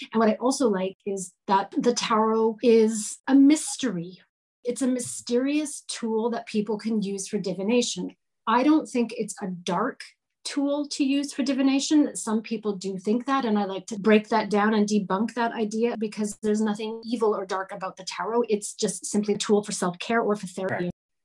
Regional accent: Vancouver, British Columbia, Canada; now in Berlin, Germany; I grew up in Vancouver. I was by the water. In Berlin, we're landlocked.

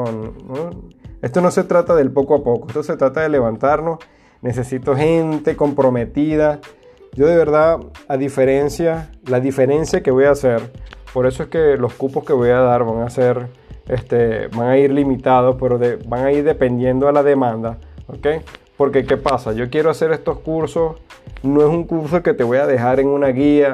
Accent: Venezuela; moved away as an adult; now in United States; Yo soy venezolano, nacido en Venezuela, tuve 37 años en Venezuela, ahora vivo en los Estados Unidos

